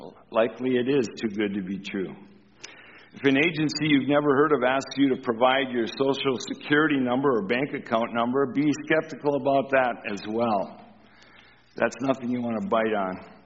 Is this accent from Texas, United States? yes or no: no; Michigan, United States; Not far from where I grew up in Upper Michigan is an unincorporated community in Ontonagon County called Bruce Crossing.